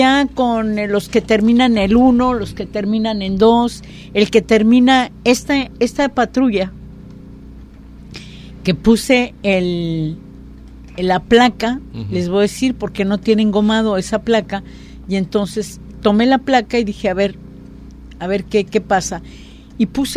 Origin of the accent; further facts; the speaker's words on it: Nayarit, Mexico; Pero si soy de Nayarit, si mis placas son de Nayarit.